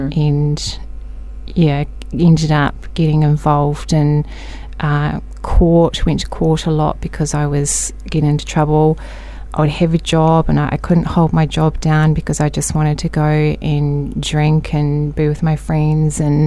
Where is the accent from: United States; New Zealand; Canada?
New Zealand; Christchurch, Canterbury; Yes, definitely from Christchurch. Have lived here majority of my life. My childhood, I'm part Māori, part Irish, and I grew up in Hampshire Street, Aranui